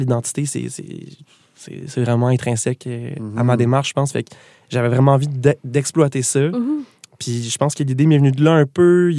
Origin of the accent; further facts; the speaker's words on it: Gatineau, Quebec, Canada; now in Montreal, Canada; bon, je viens de Gatineau, je l'ai dit, mais je l'aurais dit, j'en suis très fier, mais je viens de Gatineau. Là, j'ai déménagé à Montréal, ça va faire 3 ans bientôt que j'habite ici.